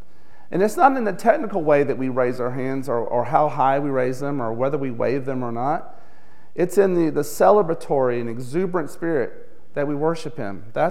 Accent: Alabama, United States; I'm a Crimson Tide guy. I'm from Alabama. I graduated from Alabama.

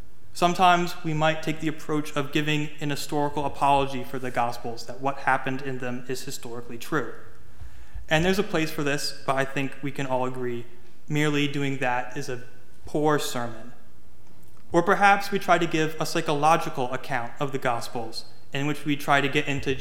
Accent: New Jersey, United States; because I am from New Jersey, which they dubbed the armpit of America.

